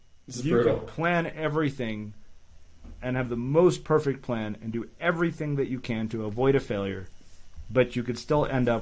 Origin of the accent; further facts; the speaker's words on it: South India, India; but I'm South Indian, so I can say that.